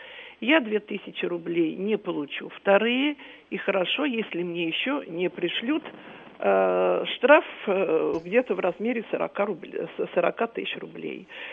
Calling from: Moscow, Russia; Значит, я звоню из Москвы, мне 76 лет.

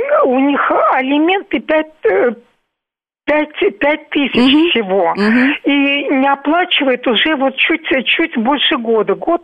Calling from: Moscow, Russia; из Москвы.

